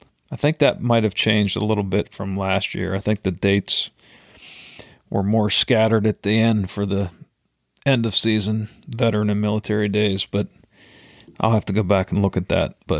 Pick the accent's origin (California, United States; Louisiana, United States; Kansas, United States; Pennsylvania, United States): Pennsylvania, United States; I would really like to have her on to discuss the state of waterfowl management and hunting in my home state of Pennsylvania.